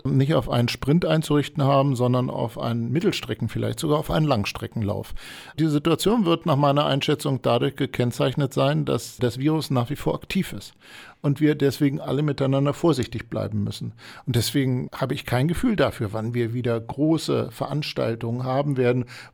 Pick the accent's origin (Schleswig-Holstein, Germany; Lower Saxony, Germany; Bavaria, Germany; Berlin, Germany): Lower Saxony, Germany; Hanover; Ich komme aus Hannover